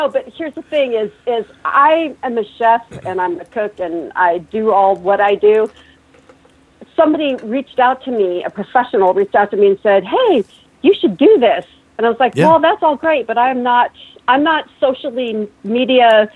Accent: Pacific Northwest, United States; Seattle salmon and Pacific Northwest, and I came from the Pacific Northwest

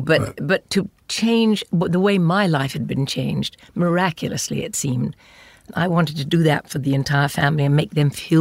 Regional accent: England, United Kingdom; Love England. Oh, my God. Yeah.

